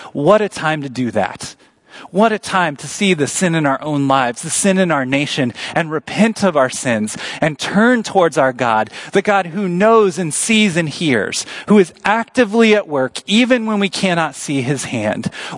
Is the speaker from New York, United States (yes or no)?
no; Missouri, United States; now in Iowa, United States; We're both from Missouri.